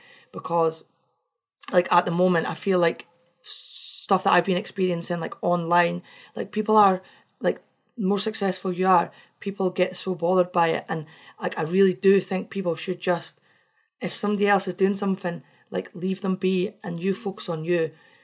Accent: Scotland, United Kingdom; Because I'm Scottish.

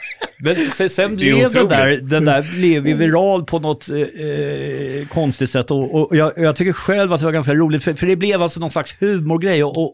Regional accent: Dublin, Leinster, Ireland; also born or lived in London; Sen flyttade vi till Dublin och där har jag... minnen.

